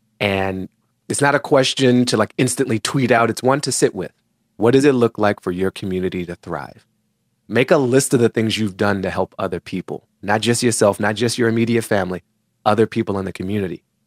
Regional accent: Washington, District of Columbia, United States; We grew up in Washington, D.C., and you know it's a lot of Black people who power this nation in a literal sense.

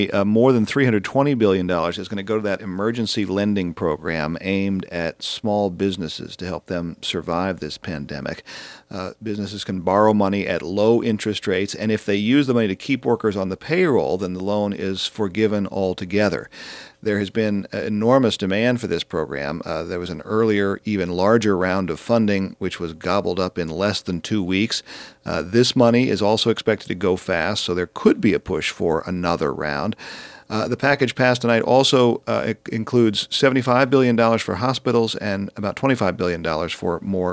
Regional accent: Denver, Colorado, United States; Nice to hear from Monica in my hometown of Denver.

